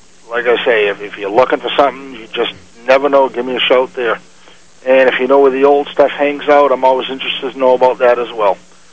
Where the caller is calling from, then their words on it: Maine, United States; Hey, Tom, up Spanish, Maine.